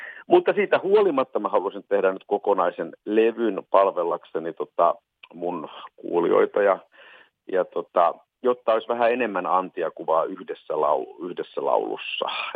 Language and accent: Finnish; Western Finland, Finland; mistä minä tulen alun perin Länsi-Suomesta